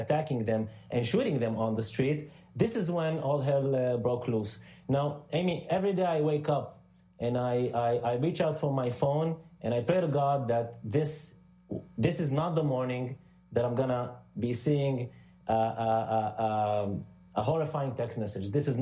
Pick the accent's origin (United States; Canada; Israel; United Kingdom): Israel; Lod, Central District; Lid, my hometown, also Hebrew, in Hebrew they call it Lod, was a Palestinian city that was occupied in 1948, right?